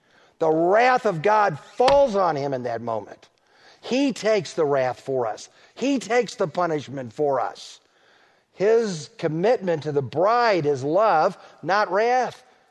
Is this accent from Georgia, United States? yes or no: no; Detroit, Michigan, United States; Baptist church built a new building not far from where I grew up in Detroit.